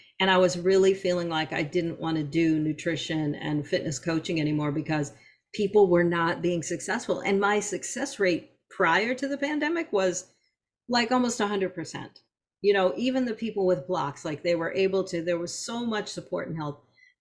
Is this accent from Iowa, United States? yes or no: no; New York, United States; a lot of my friends are East Coast. I'm from New York. And so I just kind of lost touch with people.